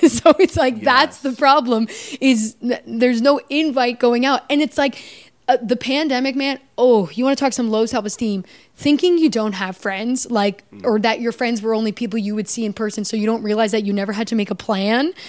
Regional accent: Canada; In Canada, I'm still recognized as Canadian.

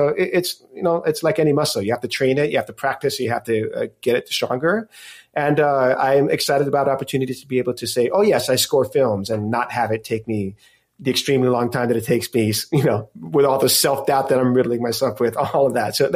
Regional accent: Los Angeles, California, United States; now in Manhattan, United States; because I was born in Los Angeles. So there are times that I travel out there and L.A. feels like home because of the memories I have of being a kid there.

